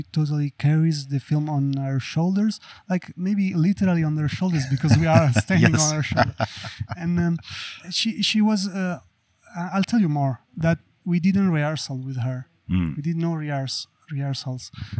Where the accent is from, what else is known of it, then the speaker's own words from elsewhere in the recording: Sardinia, Italy; now in Turin, Italy; I'm from Sardinia, which is an island in the Mediterranean Sea, but I live in Torino. I'm based in Torino, which is in the northwest